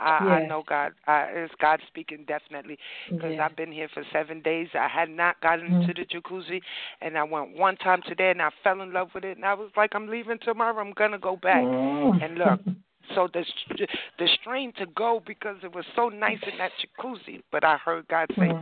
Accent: New York, United States; now in South Carolina, United States; and I came to South Carolina from New York

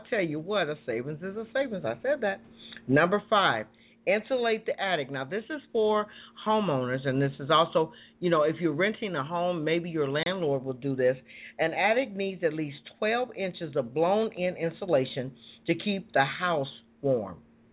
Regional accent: Chicago, Illinois, United States; Growing up in the Windy City, one becomes very familiar with the cold blowing winds of Chicago.

